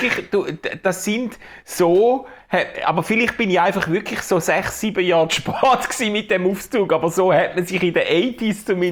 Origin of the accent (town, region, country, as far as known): Schaffhausen, Switzerland